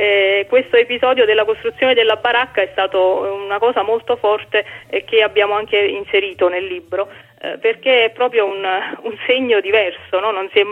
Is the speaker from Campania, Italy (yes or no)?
yes; Naples, Campania, Italy; perché sono nata e cresciuta a Scampia